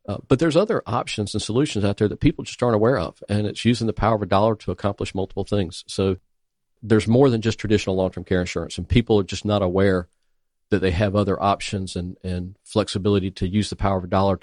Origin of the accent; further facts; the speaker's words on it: North Carolina, United States; I'm originally from North Carolina. My parents live back in North Carolina, and it's a long drive to get there.